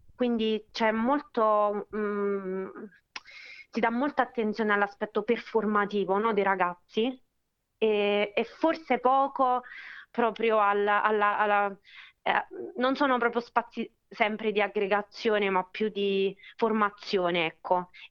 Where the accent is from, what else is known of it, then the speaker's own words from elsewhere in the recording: Bojano, Molise, Italy; moved away as an adult; also born or lived in Vienna; dopo 10 anni insomma di vita vissuta fuori, no, da 19-29, di portare qualcosa nel mio paese, in particolare che si chiama Boiano, quindi in Molise, in particolare a Boiano